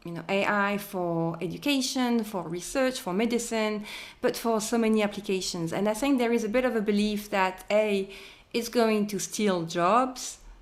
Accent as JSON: {"language": "English", "country": "France", "said": "I was French. I thought I was coming back to France, basically."}